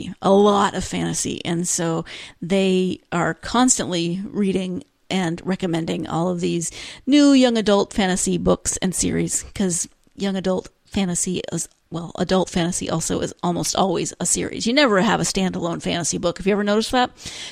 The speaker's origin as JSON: {"language": "English", "region": "Montana", "country": "United States", "tie": "born or raised there", "said": "that's a whole culture that growing up in Montana is very different from where my growing up experience."}